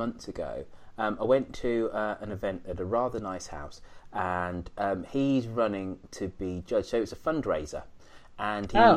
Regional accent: England, United Kingdom; I think you'll find that I'm English and I can't vote.

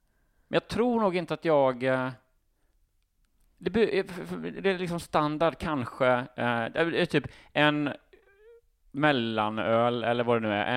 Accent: Småland, Sweden; precis som jag är från Sveriges Småland kanske.

